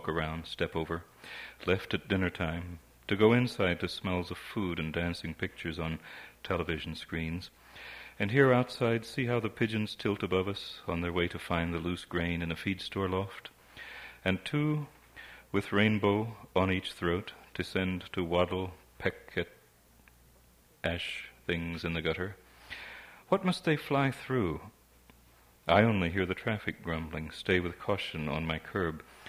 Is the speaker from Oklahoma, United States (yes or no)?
yes; Oklahoma, United States; I come from Oklahoma, as people get sick of hearing, and I'm never far from there, I think, what I write.